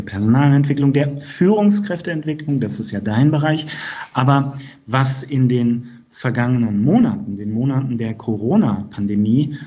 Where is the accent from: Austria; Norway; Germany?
Germany; Rhineland-Palatinate; wie man bei uns in Rheinland-Pfalz auf dem Dorf.